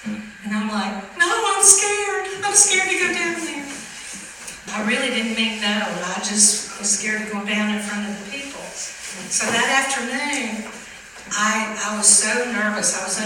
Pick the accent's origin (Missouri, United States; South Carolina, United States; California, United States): South Carolina, United States; Pickens; I grew up in Pickens, and I was in a little country church called Calvary Baptist Church.